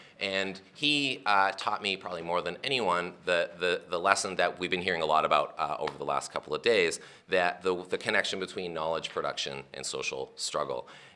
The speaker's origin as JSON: {"language": "English", "town": "Vancouver", "region": "British Columbia", "country": "Canada", "said": "so I'm from Vancouver"}